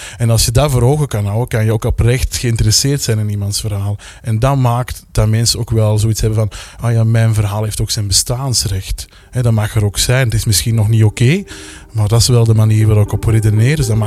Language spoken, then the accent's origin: Dutch; Belgium; Mijn ervaring is dat we als Belgen wel wat conservatiever zijn nog.